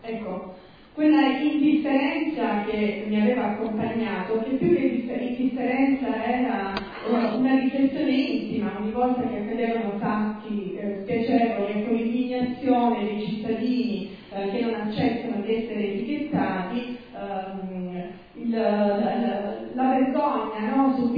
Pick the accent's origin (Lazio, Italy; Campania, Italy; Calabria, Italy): Calabria, Italy; Isola di Capo Rizzuto; born there; Sono nata a Capo Rizzuto, vivo a Capo Rizzuto anche se la mia esperienza lavorativa mi portava ogni giorno fuori dal mio paese, però di fatto la mia famiglia vive a Capo Rizzuto, sono figlia di un imprenditore del luogo